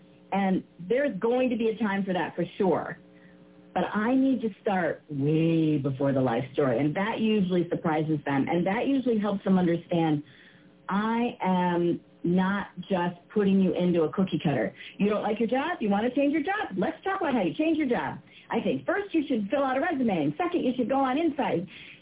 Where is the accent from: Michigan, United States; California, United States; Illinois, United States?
Michigan, United States; Detroit; born there; so I was born in Detroit and right?